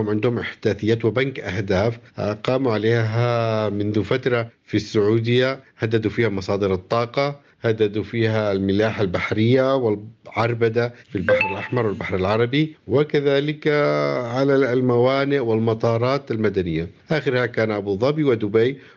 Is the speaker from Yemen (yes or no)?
yes; Yemen; لكن نحن كيمنيين أعتقد أن الأمر إذا تم السيطرة على مأرب بالكامل